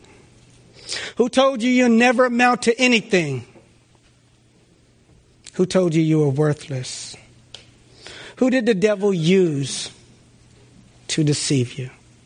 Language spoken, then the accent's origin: English; Washington, District of Columbia, United States; They knew I'm from Washington, D.C.